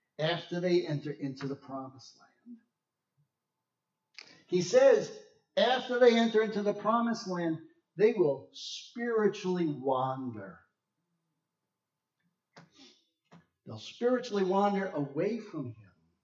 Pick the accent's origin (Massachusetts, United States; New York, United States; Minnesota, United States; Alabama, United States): New York, United States; I'm from New York. I break rules. It's what we do.